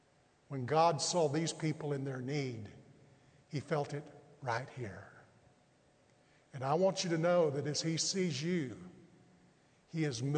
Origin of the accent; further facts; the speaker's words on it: Brownwood, Texas, United States; I remember when I was a third grade boy growing up in Brownwood, Texas.